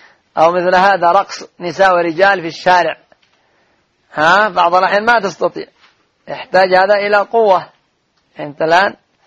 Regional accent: Yemen; أما عندنا في اليمن وفي دول كثيرة ما فيش من يقوم بهذا الواجب

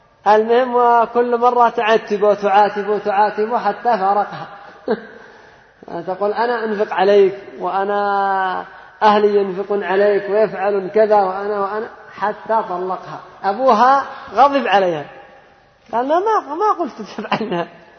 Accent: Yemen; عندنا في اليمن

